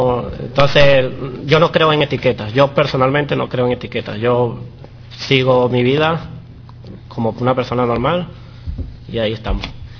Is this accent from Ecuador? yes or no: no; Venezuela; now in Spain; Cuando llegué, porque yo soy de Venezuela, cuando llegué a España